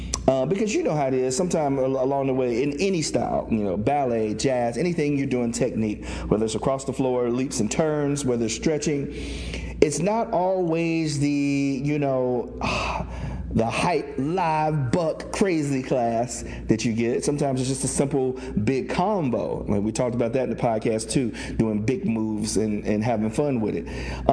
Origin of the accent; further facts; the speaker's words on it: Cincinnati, Ohio, United States; Like, even growing up in Cincinnati, Ohio, we had groups that we would battle, and we knew them by name.